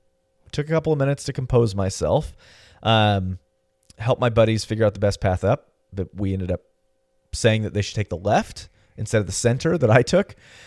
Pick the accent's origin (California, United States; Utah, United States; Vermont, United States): California, United States; go back to Los Angeles in my home state of California